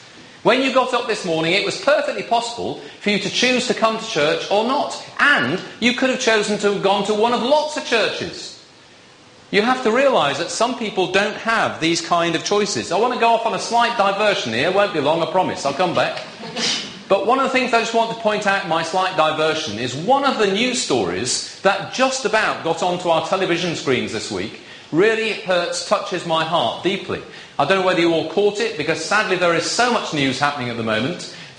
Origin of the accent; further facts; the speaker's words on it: Yorkshire and the Humber, United Kingdom; I'm a Yorkshireman.